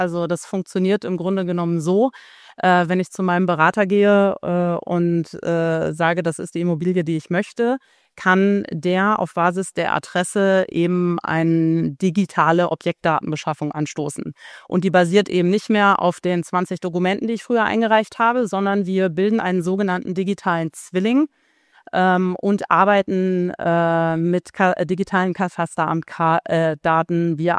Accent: Frankfurt, Hesse, Germany; ich komme aus Frankfurt

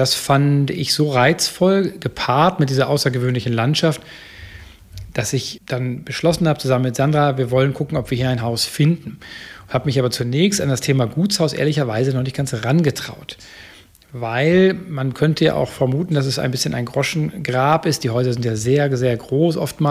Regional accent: Münster, North Rhine-Westphalia, Germany; Ich komme aus Münster-Westfalen, das ist geprägt von roten Backsteinhäusern und irgendwie habe ich dazu eine ganz besondere Beziehung

